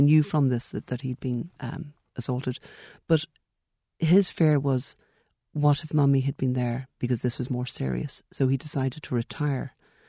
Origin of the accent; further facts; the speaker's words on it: Midlands, United Kingdom; accent: Midlands English; Well, I've lost it now at this stage. But it was Midlands. It was a flat, and it was nothing, and all that kind.